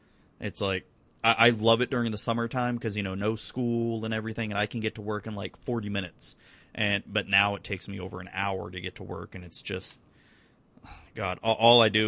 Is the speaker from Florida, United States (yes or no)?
yes; Florida, United States; I've been born and raised in Florida, and I went up. I've only seen snow once.